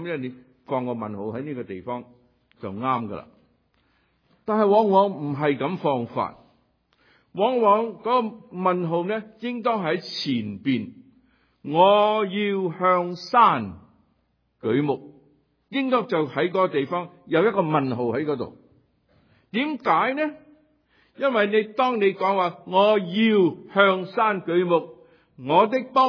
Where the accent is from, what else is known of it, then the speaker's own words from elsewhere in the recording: Chaozhou, Guangdong, China; 对唔住，我都系潮州人。我都系广东人。